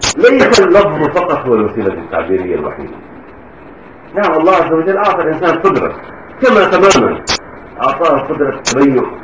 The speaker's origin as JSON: {"language": "Arabic", "country": "Lebanon", "said": "عندنا في لبنان لهجه اهل طرابلس تختلف عن اهل بيروت"}